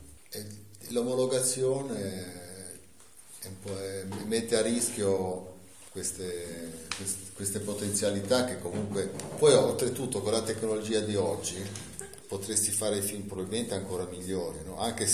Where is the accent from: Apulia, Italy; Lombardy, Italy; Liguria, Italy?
Liguria, Italy; a parte che sono ligure, quindi qualsiasi cosa che viene da qua io corro